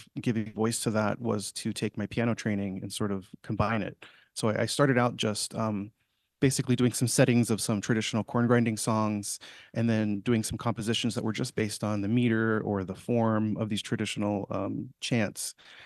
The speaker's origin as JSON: {"language": "English", "town": "Page", "region": "Arizona", "country": "United States", "lives_now": "Phoenix, United States", "said": "I am from the Navajo Nation. I'm based in Phoenix, but I'm originally from Northern Arizona, Page. So right on the Utah border, that's sort of my connection, and the Lake Powell area."}